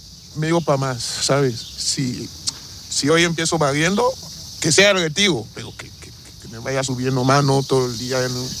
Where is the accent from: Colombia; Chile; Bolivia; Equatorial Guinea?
Equatorial Guinea; moved away as an adult; now in Spain; soy de Guinea Ecuatorial, venimos con visado y muy orgullosa